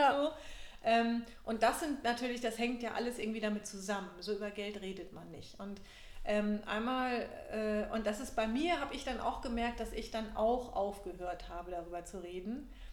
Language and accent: German; Hamburg, Germany; Ich komme aus Hamburg und bin dort Business Coach in meiner eigenen Praxis